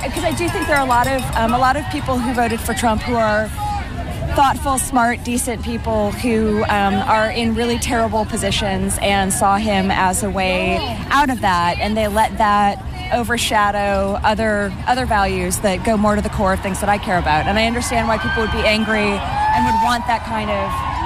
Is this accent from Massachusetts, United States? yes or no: no; Richmond, Virginia, United States; I'm from Richmond, Virginia.